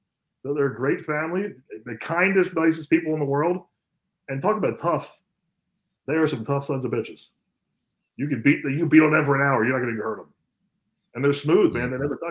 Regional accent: Philadelphia, Pennsylvania, United States; I thought WrestleMania, which is in my hometown of Philly, I thought it was going to be the worst WrestleMania of all time.

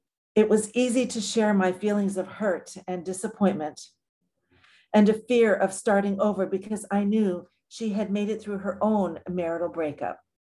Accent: La Jolla, California, United States; she was a childhood girlfriend that I grew up with in La Jolla, California

